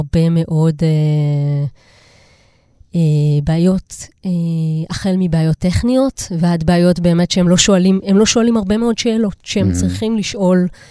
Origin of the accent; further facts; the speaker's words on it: Kiryat Yam, Haifa District, Israel; אני גדלתי בקירת ים, בפריפריה.